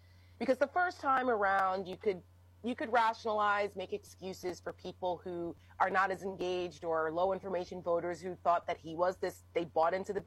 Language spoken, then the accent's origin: English; New Jersey, United States; I'm from Jersey. I grew up there